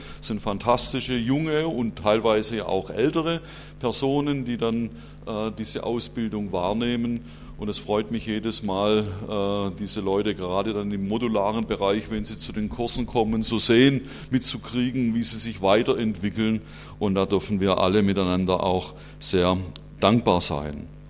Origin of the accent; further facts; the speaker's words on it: Schorndorf, Baden-Württemberg, Germany; wir sind nicht eigentlich Hessen oder so, sondern wir kommen tatsächlich aus Schwaben ursprünglich, haben dort also unsere Heimat. Und ich kann mich gut erinnern, meine Eltern sind auch gläubig und in der Gemeinde dort in Schorndorf